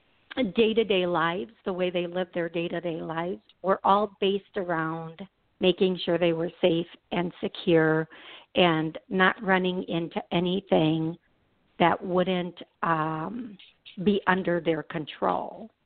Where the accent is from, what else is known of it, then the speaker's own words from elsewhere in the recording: Milwaukee, Wisconsin, United States; because I'm from Milwaukee